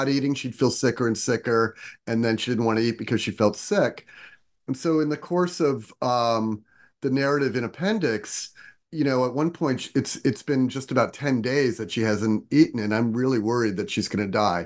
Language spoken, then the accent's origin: English; New York, United States; I am a New Yorker. We ride the subway.